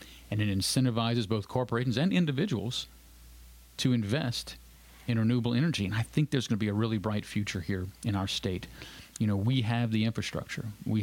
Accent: United States; It affects me as an American citizen, as a Louisiana resident, as someone who loves this country.

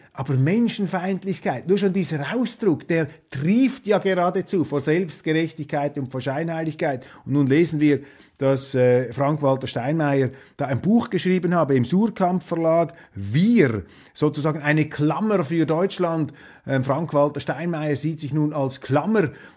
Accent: Switzerland; Da sind wir Schweizer natürlich speziell hellhörig gegenüber solchen schiefen Klängen

